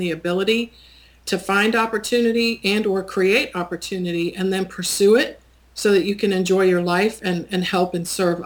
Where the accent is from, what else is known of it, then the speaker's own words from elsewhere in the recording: Washington, District of Columbia, United States; now in Charlotte, United States; My hometown is Washington, D.C.